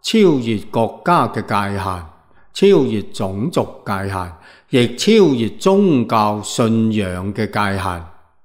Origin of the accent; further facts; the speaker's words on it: China; 我哋中国人常讲贵为天子，富有四海